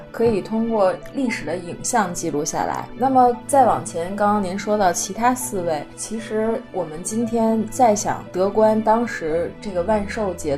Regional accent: China; 对于这种寿的追求一直以来是我们中国人或者说是所有人的一种心愿。

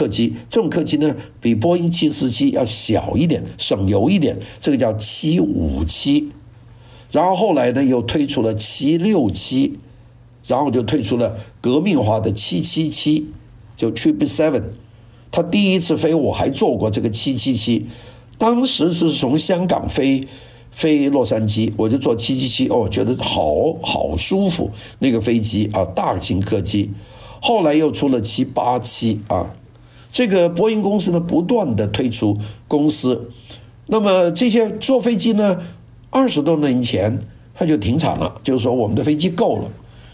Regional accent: China; 707我们中国人第一次见是1972年

